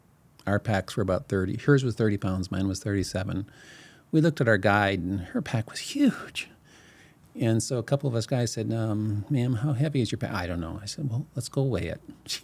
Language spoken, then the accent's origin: English; Midwest, United States; Now, I grew up as a Midwesterner.